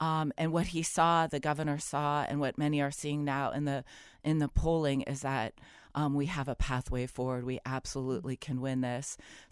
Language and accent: English; Youngstown, Ohio, United States; I was raised in Ohio in Youngstown, really rough childhood, a lot of abuse, a lot of neglect, homeless.